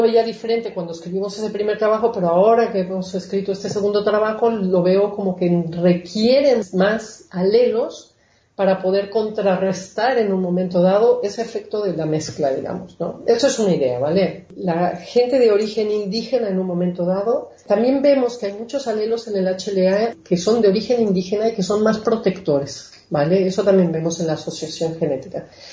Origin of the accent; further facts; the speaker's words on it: Mexico; moved away as an adult; also born or lived in United States / Sweden; Yo nací en los Estados Unidos de padres mexicanos, crecí en México, estudié medicina en México, y a los 25 años me fui a Suecia a hacer el doctorado en inmunología, y después fui a hacer mi postdoctorado en la Universidad de Uppsala